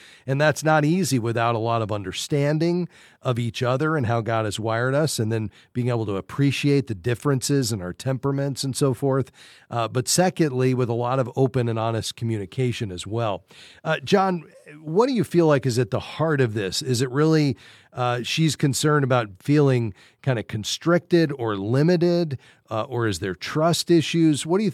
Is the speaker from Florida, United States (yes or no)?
yes; Fort Lauderdale, Florida, United States; Let's go down to my hometown, Fort Lauderdale.